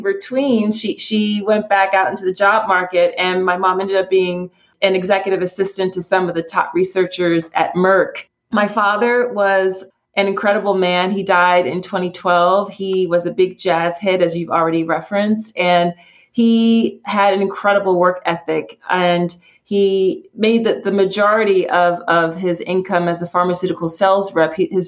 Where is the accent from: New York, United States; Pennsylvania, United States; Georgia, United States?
Pennsylvania, United States; Philadelphia; So I grew up in Philly, a real urban kid.